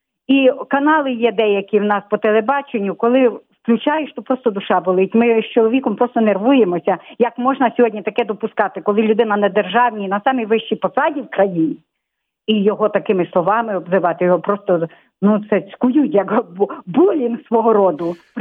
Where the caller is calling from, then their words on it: Lutsk, Volyn Oblast, Ukraine; з Луцька.